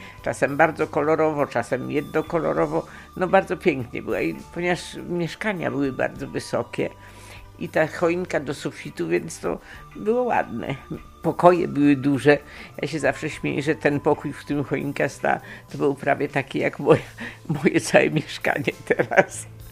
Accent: Gniezno, Greater Poland Voivodeship, Poland; born there; moved away; Urodziłam się w Gnieźnie i z Gniezna zostałam wysiedlona.

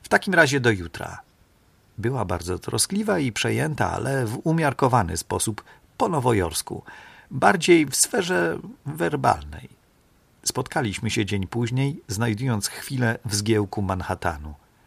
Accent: United States; odpowiedziałam, że Polką. Oczywiście jestem Amerykanką, ale tutaj każdy jest skądś.

